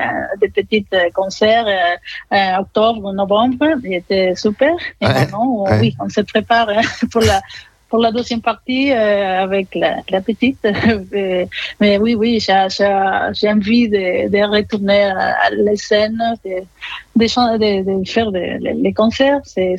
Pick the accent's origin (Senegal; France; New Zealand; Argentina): Argentina; je viens de l'Argentine et bien sûr qu'il y a des instruments, des rythmes de Sud-Amérique